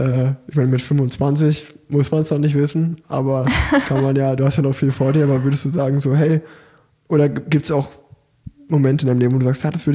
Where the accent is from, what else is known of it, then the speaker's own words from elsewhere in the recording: Germany; born there; ich wurde auch in Deutschland geboren.